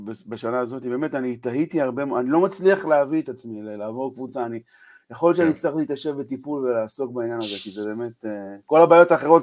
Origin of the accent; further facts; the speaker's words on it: Herzliya, Tel Aviv District, Israel; now in Kfar Saba, Israel; אני גדלתי בהרצליה, ואחר כך הגעתי לפה, אבל באמת זה היה אחרי 8 שנים בתל אביב